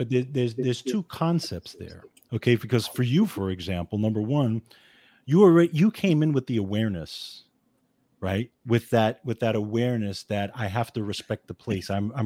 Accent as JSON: {"language": "English", "town": "Bronx", "region": "New York", "country": "United States", "tie": "born or raised there", "said": "And I said, oh, I grew up in the Bronx."}